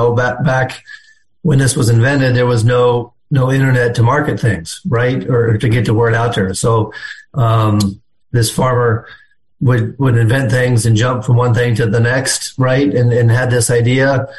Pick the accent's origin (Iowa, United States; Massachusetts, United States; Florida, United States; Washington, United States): Iowa, United States; We're from Iowa, right?